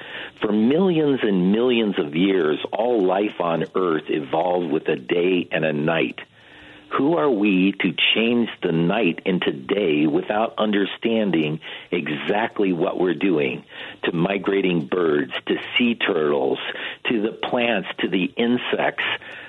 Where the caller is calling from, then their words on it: Sierra Vista, Arizona, United States; Yes, I'm calling from Sierra Vista, Arizona.